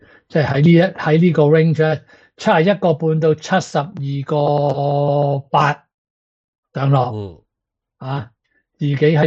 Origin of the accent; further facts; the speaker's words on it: China; 我哋中国人咧，正月好少买鞋嘅。